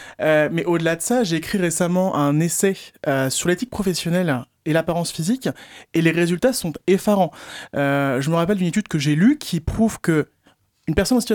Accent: Pays de la Loire, France; Moi, je suis originaire du Nord Sarthe

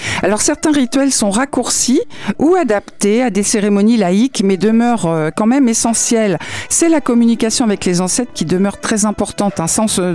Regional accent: France; je dirais comme chez nous en France, hein, l'inhumation coûte très cher.

